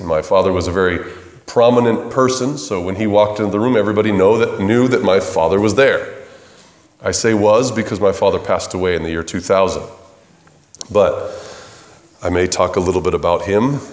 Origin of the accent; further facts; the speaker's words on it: California, United States; I like to say that I was raised up in Southern California in a halfway house.